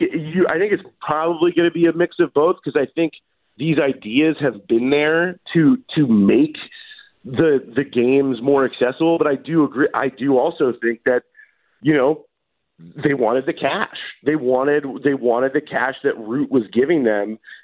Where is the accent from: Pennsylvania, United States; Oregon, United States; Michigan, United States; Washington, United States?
Oregon, United States; You talk about how we're the same age. I mean, how many we grew up in Oregon.